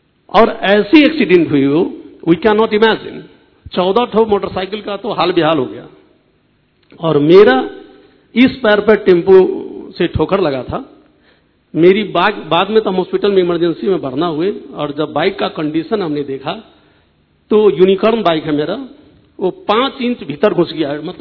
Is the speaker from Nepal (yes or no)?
yes; Kathmandu, Bagmati, Nepal; और हम काठमांडू से आए हैं।